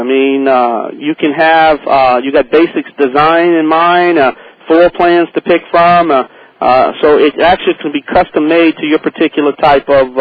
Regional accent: Louisiana, United States; accent: Cajun; I gotta put my Cajun accent in there.

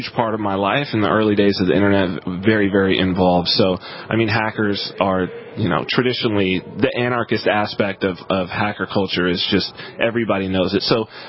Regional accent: San Bernardino, California, United States; I'm from San Bernardino, California, which is right on the border of the Mojave Desert.

